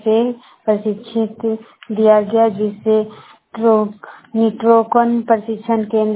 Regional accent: Barkagaon, Jharkhand, India; मैं बड़कागांव प्रखंड की रहने वाली हूं

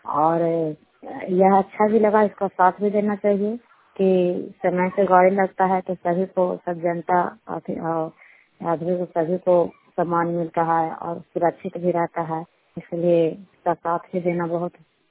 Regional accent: Nalanda, Bihar, India; मैं किराए के रहने वाली हूँ, नालंदा जिला का हूँ

